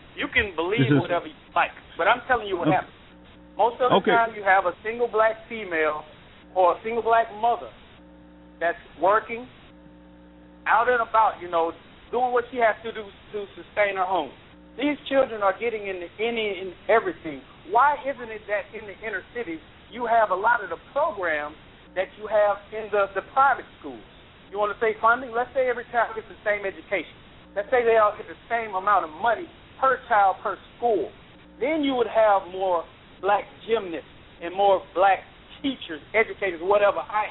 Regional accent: New Orleans, Louisiana, United States; I'm from New Orleans, man. You ain't going to tell me anything.

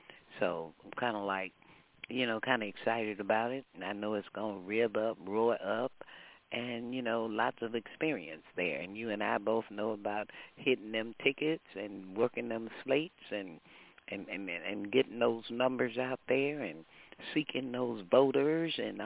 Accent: Texas, United States; Yeah, I'm a Texan.

